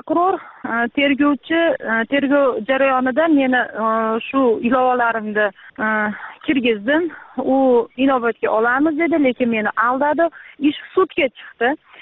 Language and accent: Uzbek; Baliqchi, Andijan Region, Uzbekistan; born there; 1982-yil 25 fevral Andijon viloyati Baliqchi tumanida tug'ilganman.